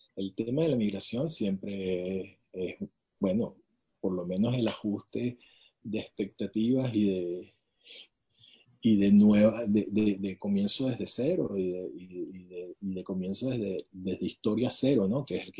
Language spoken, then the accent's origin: Spanish; Venezuela; also born or lived in Boston, United States; yo soy nacido en Boston, Venezuela. Porque yo nací en Boston por mera casualidad.